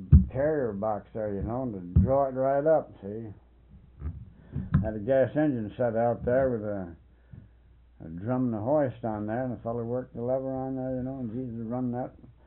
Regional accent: New York, United States; But you know, I'm from New York State, see?

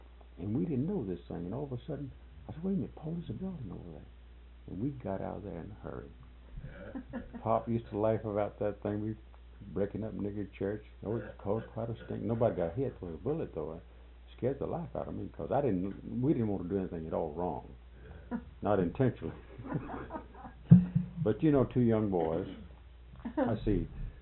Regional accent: Florida, United States; I was raised down in Florida in the Everglades and what have you

